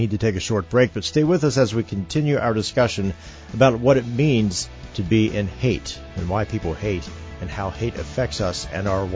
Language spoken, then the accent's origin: English; West Virginia, United States; You know, Dr. Linda, I'm from West Virginia, and the state's famous for this late 1800s dispute that they say began from a pig.